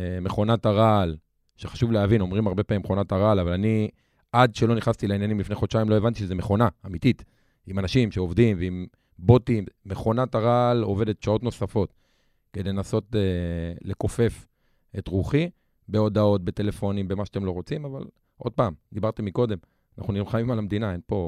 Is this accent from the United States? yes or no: no; Lod, Central District, Israel; אז גדלתי בלוד, במשפחה קשת יום, בשכונה מאוד קשה.